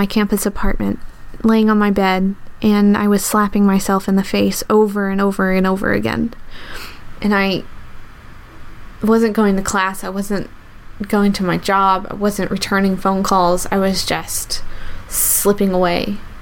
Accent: the South, United States; I grew up in the South

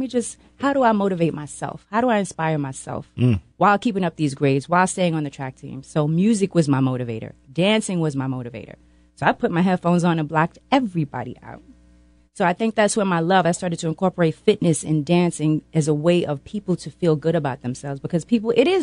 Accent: Queens, New York, United States; Hey, well … born and raised in Queens.

